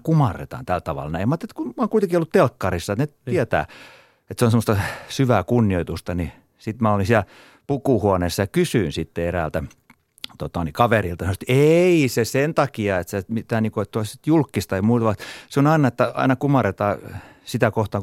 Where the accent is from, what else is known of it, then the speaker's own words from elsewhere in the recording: Turku, Southwest Finland, Finland; mä oon Turusta, mutta asun ihan siinä piisparistin.